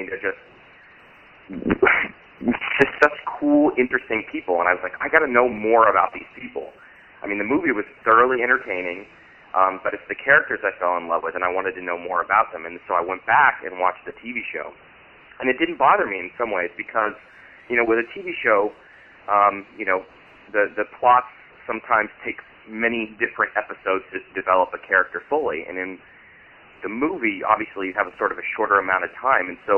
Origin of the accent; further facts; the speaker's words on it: San Francisco, California, United States; I'm from San Francisco.